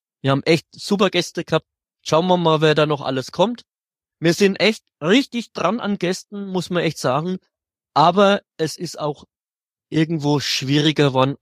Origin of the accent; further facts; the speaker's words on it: Bavaria, Germany; Ja, das ist genauso wie mit uns Bayern und Franken.